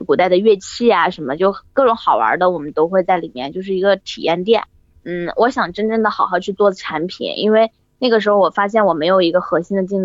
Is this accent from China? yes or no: yes; China; 甚至就是中国人都不知道我们是来自中国，还会把我们认成日本人。